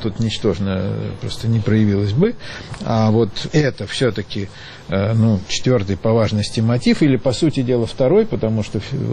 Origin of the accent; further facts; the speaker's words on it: Russia; А мне-то что? Я русский. Или там, я из России.